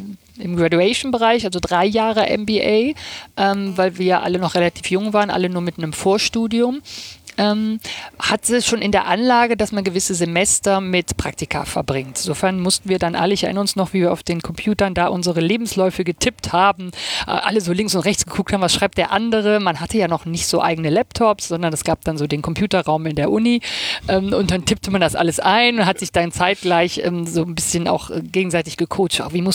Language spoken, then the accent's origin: German; North Rhine-Westphalia, Germany; now in Hamburg, Germany; Ich komme aus dem Rheinland, hört man ja auch immer noch, obwohl ich schon so lange in Hamburg bin.